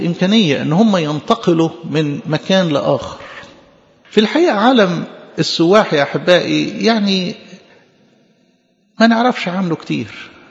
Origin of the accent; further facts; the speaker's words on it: Egypt; عندنا في مصر البرية الشرقية والبرية الغربية، لكل برية وبراري كتير، يعني مصر معروفة بالبراري